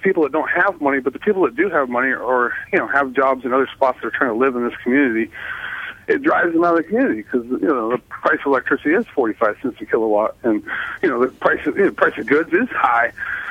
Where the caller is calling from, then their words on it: Cake, Alaska, United States; Yeah, I'm calling here from Cake, Alaska, and we have a lot of the same problems here.